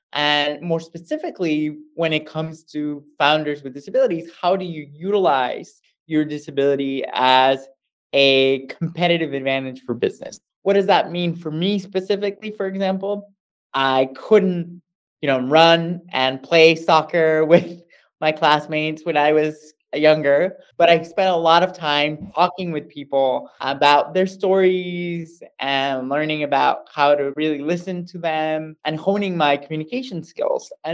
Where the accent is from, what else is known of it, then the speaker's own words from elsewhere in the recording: Monterrey, Nuevo León, Mexico; I grew up in Monterrey, Mexico, which is the Silicon Valley of Mexico, lots of people starting businesses.